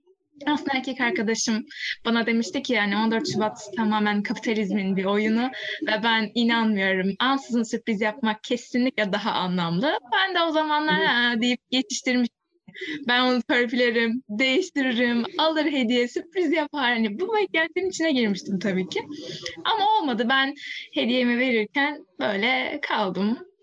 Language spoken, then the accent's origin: Turkish; Ürgüp, Nevşehir, Turkey; now in Istanbul, Turkey; 21 yaşındayım. İstanbul'da yaşıyorum. Aslen Nevşehir Ürgüplüyüm.